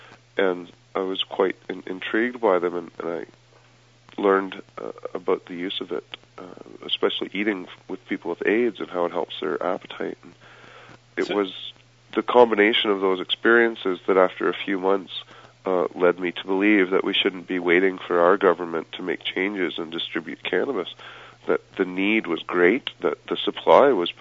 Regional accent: Ontario, Canada; I grew up in Ontario and had a very normal middle-class lifestyle.

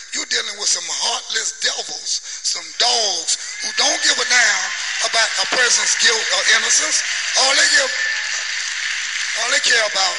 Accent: Louisiana, United States; I'm from Louisiana.

